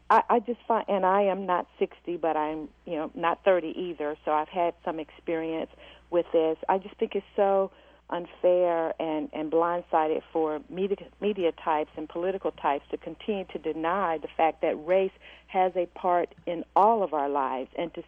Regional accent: Alabama, United States; For instance, Senator Shelby from Alabama, and I happen to was born and raised in Alabama

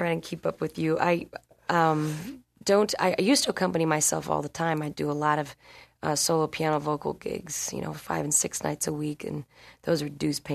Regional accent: Omaha, Nebraska, United States; also born or lived in Berkeley, California / Minneapolis; now in Kansas City, United States; I live in Kansas City, Missouri, for the time being, and make a base there. And I grew up in Omaha, Nebraska, and also spent some time in Berkeley, California in high school.

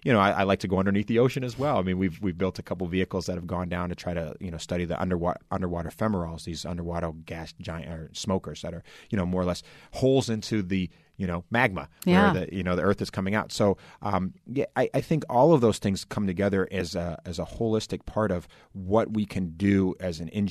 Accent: Nebraska, United States; I mean, I grew up in Nebraska, you know, I mean, I just remember, you know, you get maybe 3 minutes of early warning

